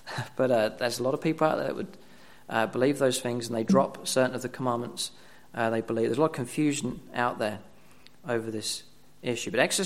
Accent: England, United Kingdom; I'm from England

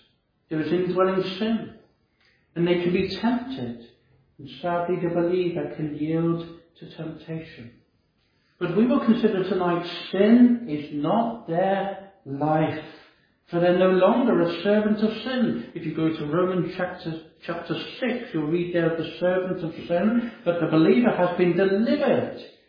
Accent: Totton, South East England, United Kingdom; I often used to look at these words growing up in Totten, for this psalm was in the vestibule on a display board.

